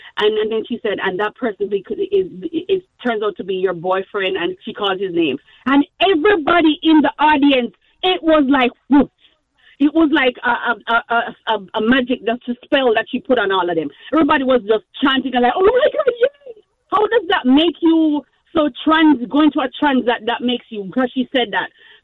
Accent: Jamaica; now in United States; I'm Jamaican.

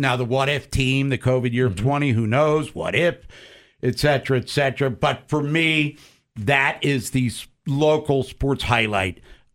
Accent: Baltimore, Maryland, United States; I'm from Baltimore.

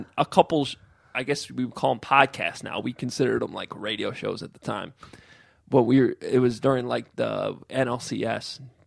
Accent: Chicago, Illinois, United States; I mean, we grew up in Chicago, so we kind of know what Bears fans are.

